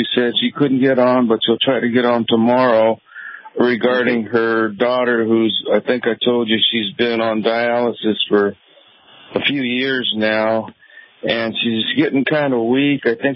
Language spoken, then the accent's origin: English; El Cerrito, California, United States; I'm from El Cerrito, about 4 to 6 miles from Oakland and Berkeley.